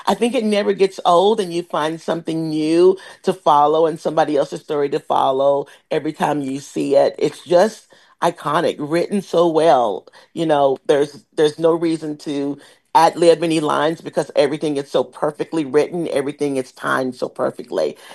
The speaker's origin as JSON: {"language": "English", "town": "Tyler", "region": "Texas", "country": "United States", "tie": "born or raised there", "said": "she was my dance and theater teacher in my hometown of Tyler, Texas."}